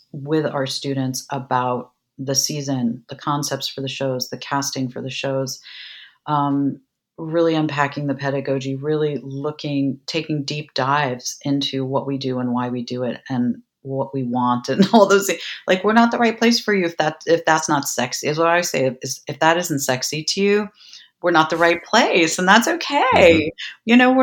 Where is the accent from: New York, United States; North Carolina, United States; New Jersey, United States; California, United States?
New York, United States; New York City; now in Texas, United States; And, you know, I'm a girl from New York City.